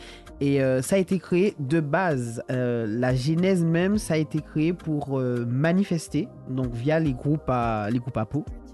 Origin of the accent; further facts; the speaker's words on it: Guadeloupe; en tout cas chez nous en Guadeloupe